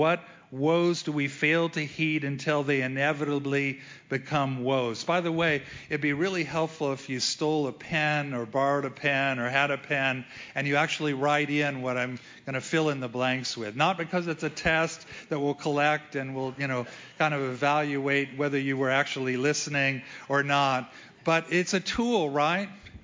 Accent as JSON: {"language": "English", "region": "Missouri", "country": "United States", "said": "but I am from Missouri, and in Missouri we say even a blind squirrel finds an acorn occasionally."}